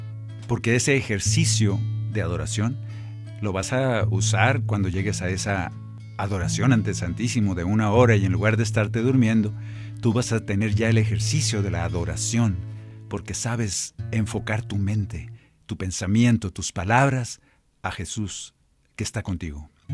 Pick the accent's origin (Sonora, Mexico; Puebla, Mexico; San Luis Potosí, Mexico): Sonora, Mexico; Navojoa; allá en mi pueblo, en Navojoa, Sonora.